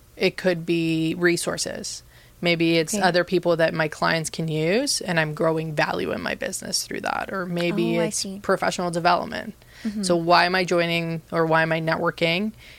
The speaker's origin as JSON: {"language": "English", "country": "Colombia", "said": "So I'm originally from Colombia. I grew up all over the world"}